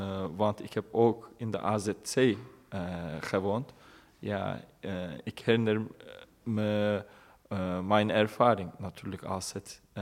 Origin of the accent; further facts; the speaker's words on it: Turkey; Dutch is a second language; now in Netherlands; Ik kom uit Turkije.